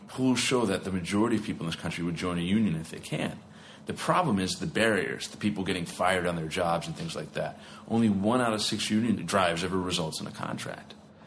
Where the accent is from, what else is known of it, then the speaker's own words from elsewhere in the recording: Appalachia, United States; I mean, I grew up in Appalachia.